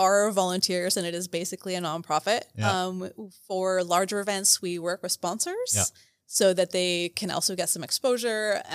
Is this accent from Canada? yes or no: yes; Canada; now in Berlin, Germany; I'm technically from Canada, but I've been in Germany for a long time and I call Berlin home.